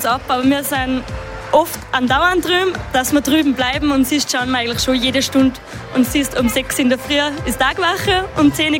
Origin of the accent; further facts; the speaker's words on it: Angerberg, Tyrol, Austria; Genau, überhaupt bei uns in Tirol sind die Haflinger gern gesehen im Brauchtum.